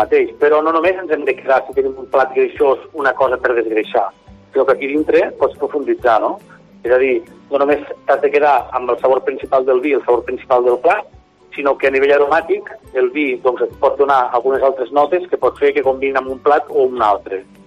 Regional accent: Mollerussa, Catalonia, Spain; jo soc de Mollerussa de fa 40 anys, però em feia 20 que estava fora de casa treballant, no? Girona, Vic, Barcelona

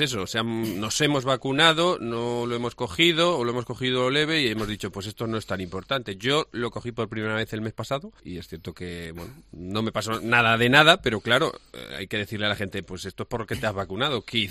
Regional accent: Ciudad Real, Castilla-La Mancha, Spain; born there

